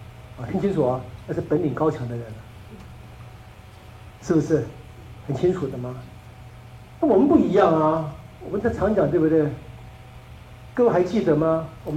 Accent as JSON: {"language": "Chinese", "country": "Taiwan", "tie": "born or raised there", "said": "至少我在台湾长大的哈，我知道，我台湾长大，我在出国念书之前，这方面没有人训练"}